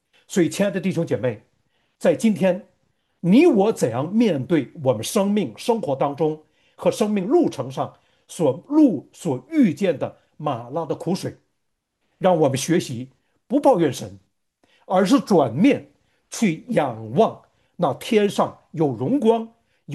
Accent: Northeast China, China; 而且呢，我们都是来自于东北。

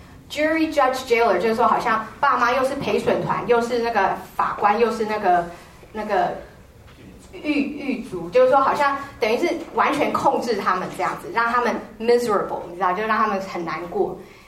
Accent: United States; 虽然说我小时候是在美国长大的

